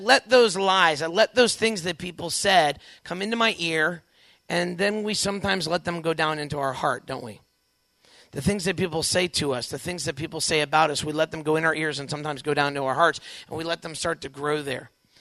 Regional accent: Warrenton, Virginia, United States; I grew up in Northern Virginia, a little town called Warrenton. It was a great place to grow up.

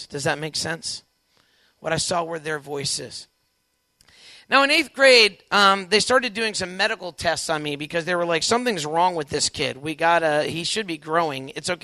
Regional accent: Warrenton, Virginia, United States; I grew up in Northern Virginia, a little town called Warrenton. It was a great place to grow up.

